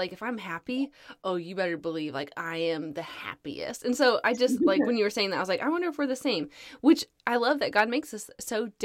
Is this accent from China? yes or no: no; Alaska, United States; So we're originally from Alaska.